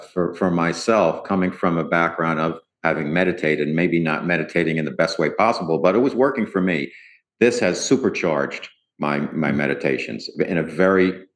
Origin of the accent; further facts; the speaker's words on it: New York, United States; I have a pretty good, being a New Yorker, I have a pretty good BS detector